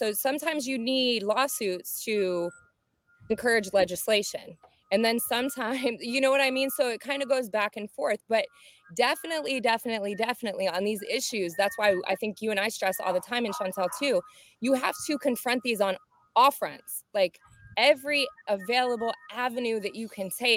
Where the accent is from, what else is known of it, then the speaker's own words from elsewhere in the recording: Florida, United States; because I'm from Central Florida. I grew up 40 minutes from Orlando.